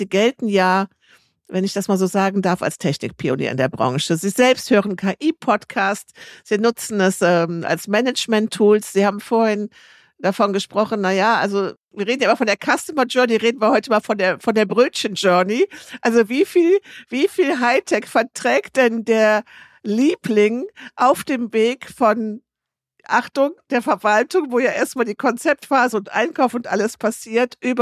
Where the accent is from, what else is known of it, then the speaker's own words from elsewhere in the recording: Röndorf, North Rhine-Westphalia, Germany; Ich komme aus dem Adenauerort Röndorf.